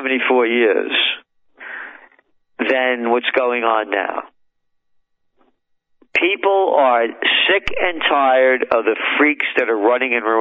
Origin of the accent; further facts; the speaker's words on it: Bronx, New York, United States; born there; I'm me because I'm a Napolitano born in the Bronx, born to be free.